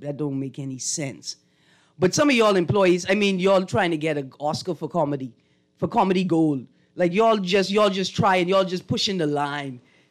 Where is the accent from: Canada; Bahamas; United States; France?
Bahamas; I let people know, look here, I'm from the Bahamas.